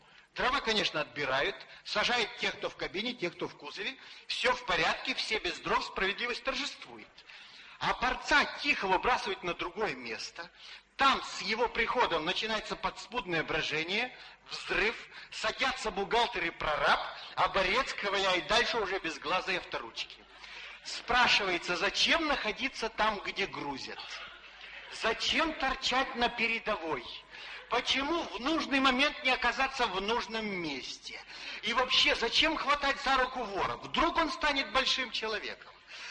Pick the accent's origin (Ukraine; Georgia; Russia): Ukraine; Odesa, Odesa Oblast; Мы одесситы, один коллектив, одна семья, одна компания.